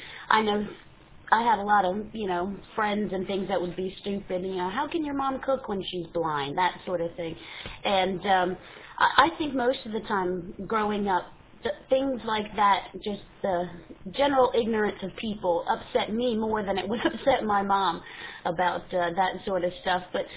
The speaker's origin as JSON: {"language": "English", "town": "New Orleans", "region": "Louisiana", "country": "United States", "tie": "born there", "said": "And I was born in New Orleans, Louisiana."}